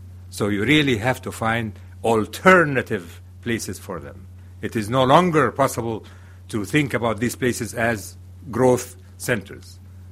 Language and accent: English; Egypt; I come originally from Egypt